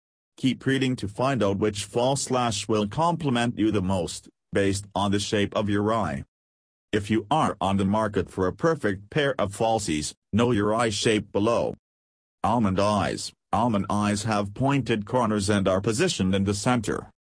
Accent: Chino Hills, California, United States; from Chino Hills, California and USA.

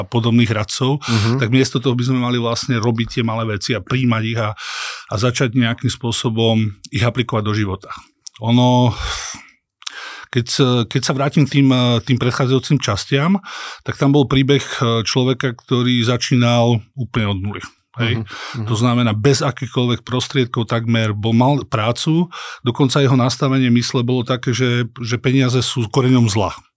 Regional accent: Dolná Súča, Trenčín Region, Slovakia; som chalán z dediny, z Dolnej Súče

